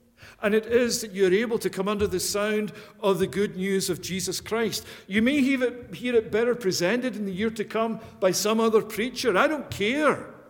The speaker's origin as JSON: {"language": "English", "region": "Scotland", "country": "United Kingdom", "tie": "born or raised there", "moved": "as an adult", "lives_now": "Canada", "said": "It's my home country. I was there till I was 38 years of age before I came to Canada."}